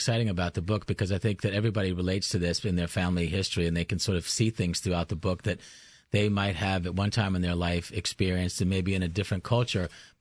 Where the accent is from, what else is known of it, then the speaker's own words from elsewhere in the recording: Virginia, United States; growing up in Virginia, it wasn't something that... corned beef hash wasn't something that we certainly were familiar with.